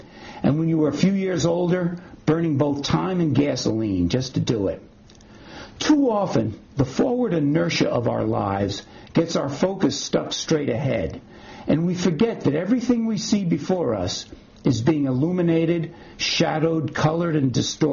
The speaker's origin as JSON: {"language": "English", "town": "Long Island", "region": "New York", "country": "United States", "tie": "born or raised there", "said": "When I was writing this book, and again, it's about growing up on Long Island in the 60s, 50s and 60s"}